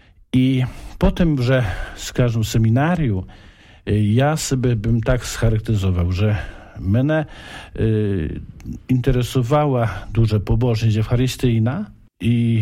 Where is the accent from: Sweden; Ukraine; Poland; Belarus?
Poland; Lesser Poland; Polish is a second language; Ja wychowałem się w parafii, jaka jest blisko Tuchowa